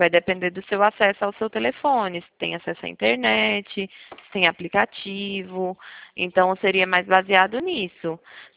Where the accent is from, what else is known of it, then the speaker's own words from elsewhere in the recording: Piracicaba, São Paulo, Brazil; nós somos de Piracicaba, interior de São Paulo.